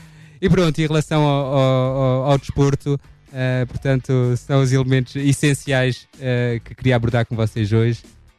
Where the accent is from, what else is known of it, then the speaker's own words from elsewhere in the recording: Portugal; sou isento, sou português antes de mais